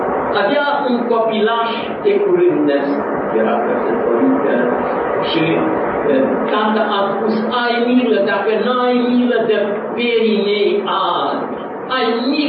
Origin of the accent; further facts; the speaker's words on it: Tuiteaz, Romania; În satul unde eu am crescut, la Tuiteaz, era un bogătaș în sat.